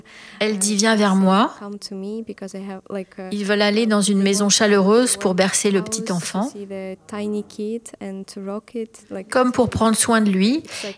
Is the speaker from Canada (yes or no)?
no; Ukraine; now in France; Je viens d'Ukraine et je joue de l'accordéon.